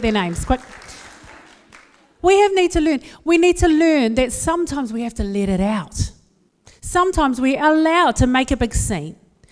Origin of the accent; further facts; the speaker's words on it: West Auckland, Auckland, New Zealand; I am from West Auckland, but we do draw the line.